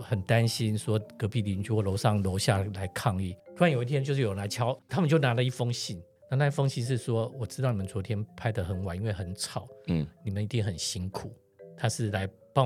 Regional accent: Kaohsiung, Taiwan; 然后因为我从小在高雄出生，

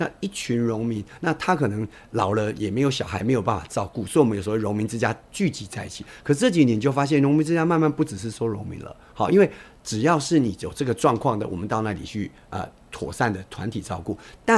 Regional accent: Taiwan; first language Taiwanese; 我也是啊，我讲台语啊，

